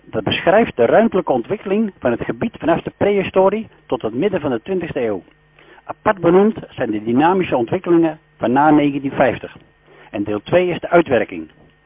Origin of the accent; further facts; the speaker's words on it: Giezenburg, South Holland, Netherlands; uit Giezenburg